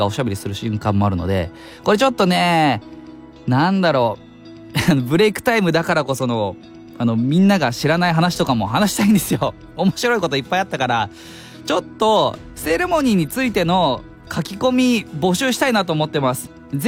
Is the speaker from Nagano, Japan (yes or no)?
yes; Nagano, Japan; 個人的には地元の長野行けるのが嬉しい。